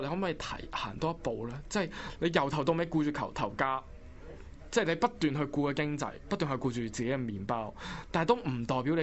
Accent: Hong Kong; 其實香港人都唔係啊，即係你作為一個香港人，我明白你要顧及生活嘅。

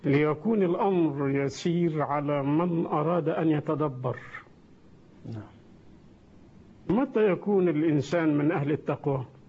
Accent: Asyut Governorate, Egypt; وإحنا من أسيوط

